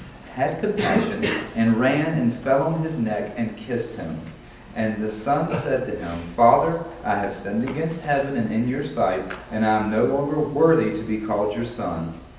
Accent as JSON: {"language": "English", "country": "United States", "said": "And as a Westerner, as an American, I can very easily read the Bible as if it's happening in the United States"}